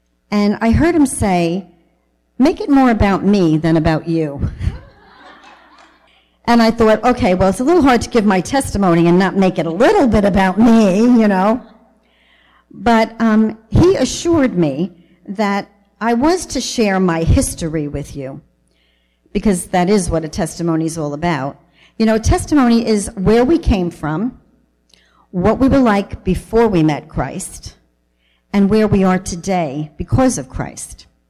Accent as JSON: {"language": "English", "town": "Bronx", "region": "New York", "country": "United States", "tie": "born or raised there", "accent": "New York", "said": "So as Pat said, my story began in the Bronx, New York. Excuse my New York accent."}